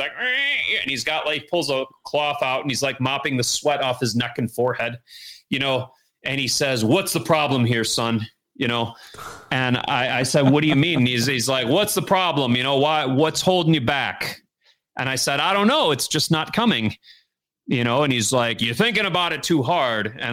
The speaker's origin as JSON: {"language": "English", "region": "Michigan", "country": "United States", "said": "I mean, I'm from Michigan"}